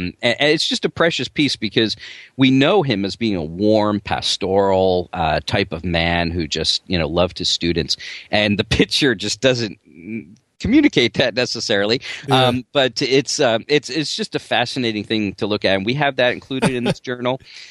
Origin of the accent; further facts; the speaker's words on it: New Jersey, United States; accent: Jersey; there's my Jersey accent again.